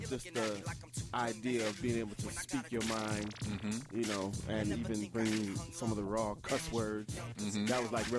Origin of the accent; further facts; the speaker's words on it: Ohio, United States; You know, growing up in Ohio, I had the opportunity, I got to see Nicky Giovanni.